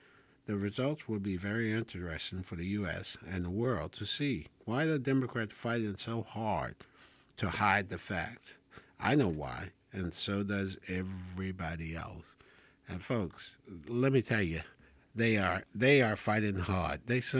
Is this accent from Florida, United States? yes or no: no; New Jersey, United States; now in Mobile, United States; I was born here in Mobile, but the state I grew up in is New Jersey.